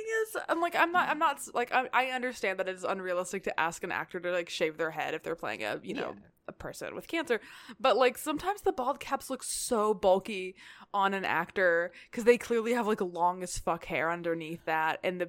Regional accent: the South, United States; I'm a Southerner. I think it's funny when people drag us occasionally.

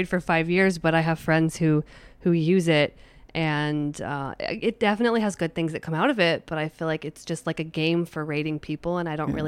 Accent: Idaho, United States; moved away as an adult; now in Portland, United States; I lived in a few places, but I'm originally from Idaho.

